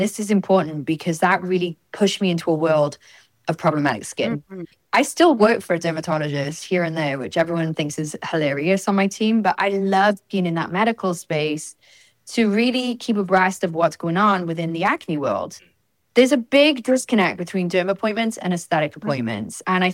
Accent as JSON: {"language": "English", "region": "Wales", "country": "United Kingdom", "tie": "born or raised there", "said": "I grew up in South Wales where that is not a job perspective that a lot of people will go for"}